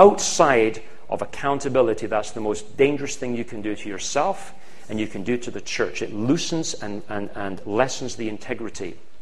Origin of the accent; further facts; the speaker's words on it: Scotland, United Kingdom; I come from Scotland, as you obviously know now. The large part of my background is Celtic.